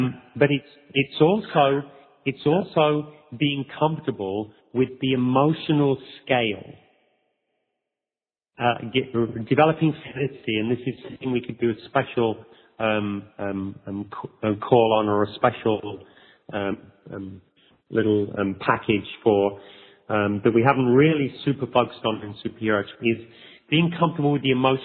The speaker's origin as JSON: {"language": "English", "region": "England", "country": "United Kingdom", "said": "which we were because we're English"}